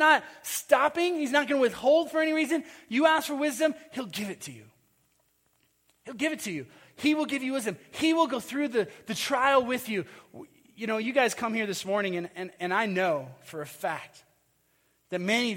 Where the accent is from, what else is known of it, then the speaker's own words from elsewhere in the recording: Minnesota, United States; We grew up lower middle class. And I would look at my friends, I'd go to their houses, and I grew up in Minnesota, and there's lots of lakes, and there's lake shore property